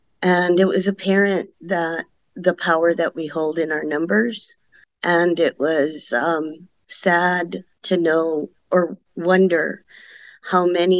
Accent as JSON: {"language": "English", "town": "Venice", "region": "California", "country": "United States", "said": "When I let them know that I'm from Venice, they always ask, there are Chicanas out there?"}